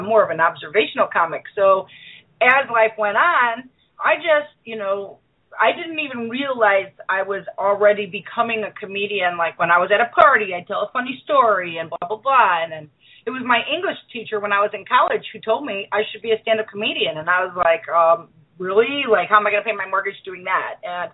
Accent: Chicago, Illinois, United States; Well, I'm from Chicago. I am born and raised in Chicago.

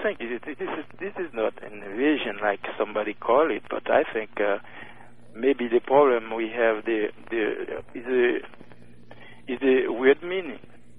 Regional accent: Haiti; Yes, I'm from Haiti.

